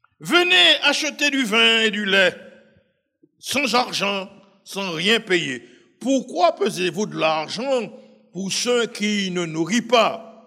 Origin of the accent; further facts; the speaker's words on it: French Antilles, France; comme on dit chez nous aux Antilles, vive la tombe ou après la mort, on verra